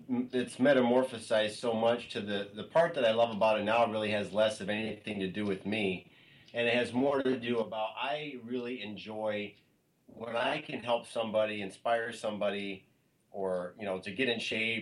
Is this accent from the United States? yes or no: yes; Adrian, Michigan, United States; also born or lived in Colorado; I moved back to my hometown of Ader, Michigan. I was living in Colorado.